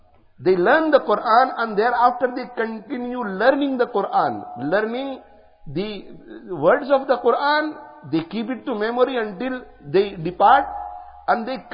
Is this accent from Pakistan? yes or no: yes; Pakistan; I am a Pakistani and I am respecting this imam because he is a Pakistani.